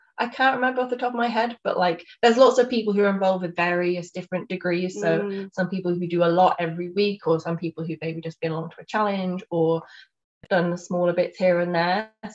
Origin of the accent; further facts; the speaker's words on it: Wales, United Kingdom; I grew up in Pembrokeshire, which is very coastal Welsh county. I grew up within 5 minutes drive of the beach.